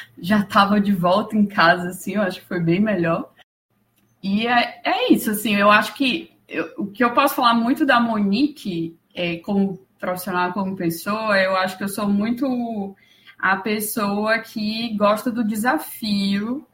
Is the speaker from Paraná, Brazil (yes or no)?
no; São Luís, Maranhão, Brazil; Eu falo diretamente de São Luís do Maranhão, mais conhecida como Ilha do Amor ou Ilha Magnética, são os apelidos da cidade. Bom, eu sou uma maranhense realmente da gema, assim.